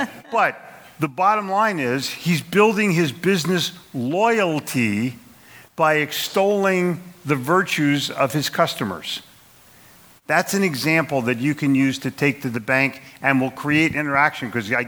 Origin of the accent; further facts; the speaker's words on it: New Jersey, United States; I'm from South Jersey.